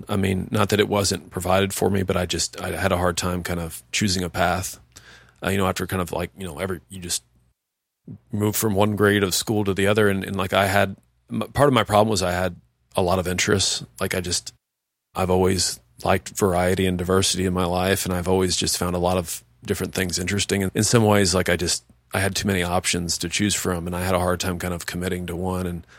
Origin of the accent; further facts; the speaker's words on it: Darmstadt, Indiana, United States; Yeah, I grew up in Darmstadt, which is kind of in some ways no man's land in Vandenberg County for a Catholic parish.